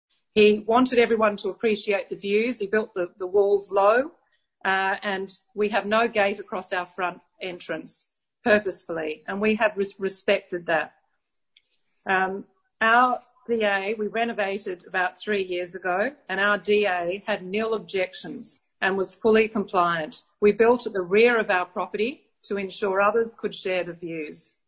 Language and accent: English; Balmain, New South Wales, Australia; I grew up in Balmain in a Victorian house on Adolphus Street. I've lived in 3 houses now in Balmain, which is most of my life. We bought 2 and 4 Phoebe Street 10 years ago